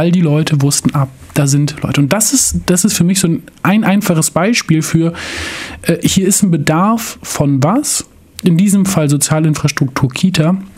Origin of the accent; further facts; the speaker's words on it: Rostock, Mecklenburg-Vorpommern, Germany; weil ich kann als Rostocker den Münchnern oder auch den Ettlingern nicht sagen, ihr müsst es so und so machen